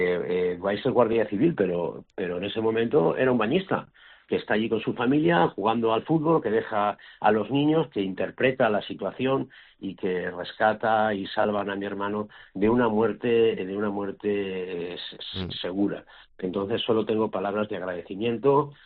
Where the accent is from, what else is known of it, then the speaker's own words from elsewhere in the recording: Valencian Community, Spain; yo y mi familia, que ya os he comentado que somos valencianos y todos estamos en Valencia